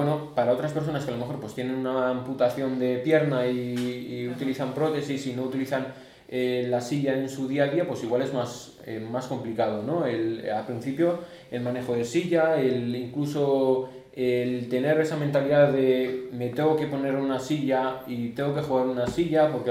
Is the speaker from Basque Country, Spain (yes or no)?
yes; Escoriaza, Basque Country, Spain; Yo no soy de Vitoria, yo soy de Escoriaza, de un pueblo de Guipúzcoa, que está una media hora de aquí.